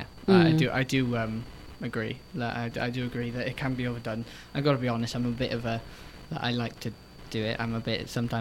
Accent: Wales, United Kingdom; It's because I'm Welsh, so it's an odd spelling.

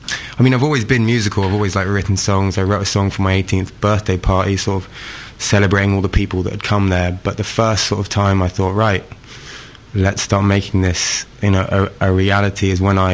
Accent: South West England, United Kingdom; now in London, United Kingdom; I'm from Devon, and I couldn't have my piano up here with me in London.

